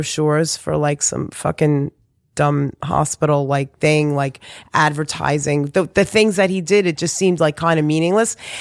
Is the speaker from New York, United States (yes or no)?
yes; Queens, New York, United States; also born or lived in East Village / Long Island; I was born in Beth Israel. That's what